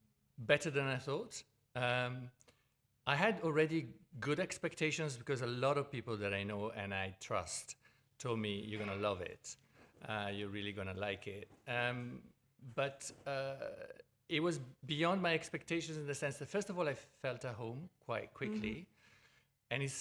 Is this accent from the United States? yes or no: no; Verona, Veneto, Italy; Although I come from Verona, I'm used to the Dolomites